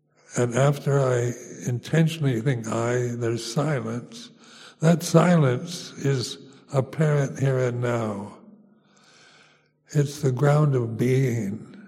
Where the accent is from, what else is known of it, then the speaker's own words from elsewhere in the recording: United States; But being an American, Americans don't have much patience.